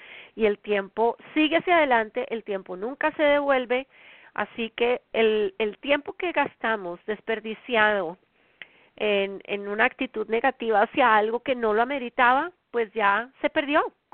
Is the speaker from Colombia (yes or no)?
yes; Colombia; now in United States; Son las 8 de la noche en mi país natal, Colombia